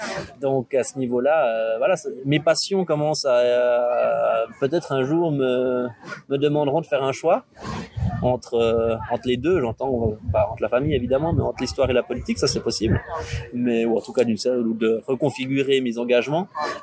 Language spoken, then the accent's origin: French; Switzerland; born there; Je suis suisse parce que j'y suis né, mais j'ai pas d'attachement spécifique. J'ai un attachement parce que je suis né en Suisse.